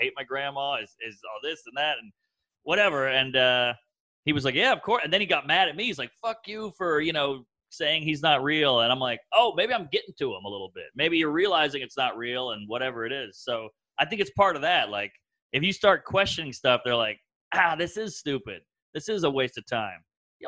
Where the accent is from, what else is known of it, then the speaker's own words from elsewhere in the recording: Southern United States, United States; I'm also from the South. A lot of Catholicism, a lot of Christianity down there.